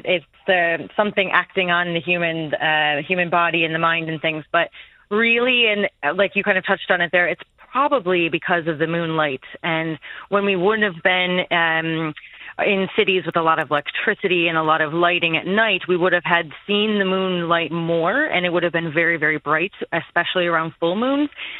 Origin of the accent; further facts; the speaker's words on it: Buffalo, New York, United States; I'm from New York. I'm from Buffalo.